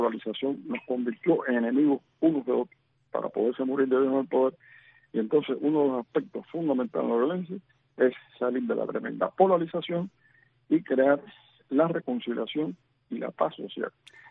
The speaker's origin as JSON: {"language": "Spanish", "country": "Cuba", "said": "o sea, como somos los cubanos, muy sí, emocionales, muy sí, emotivos"}